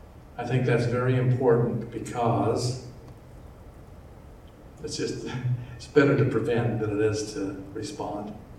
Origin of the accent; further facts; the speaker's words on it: American Fork, Utah, United States; I was born and raised in American Fork. I graduated from American Fork High School.